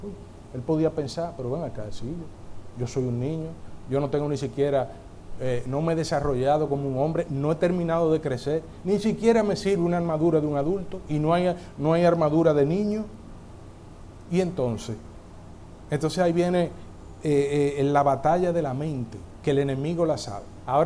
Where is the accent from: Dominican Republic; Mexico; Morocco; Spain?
Dominican Republic; Esa palabra quieto, nosotros como dominicanos la más asumimos cuando uno tiene niños chiquitos.